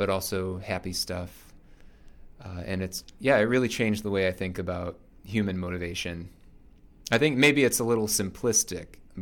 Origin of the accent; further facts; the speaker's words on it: United States; accent: American; I'll be very self-conscious about just my accent and being an American there